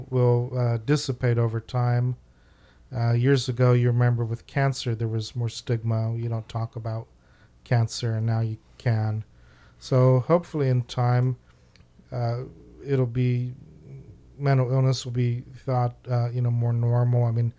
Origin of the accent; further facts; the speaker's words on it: Ohio, United States; also born or lived in New England; I'm from Ohio, and I lived in New England.